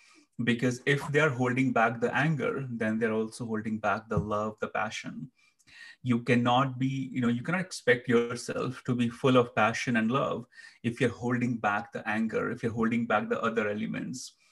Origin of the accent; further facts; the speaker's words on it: India; growing up in India, in a very small town of the Himalaya mountains, I was surrounded with Tantra temples, the goddess temples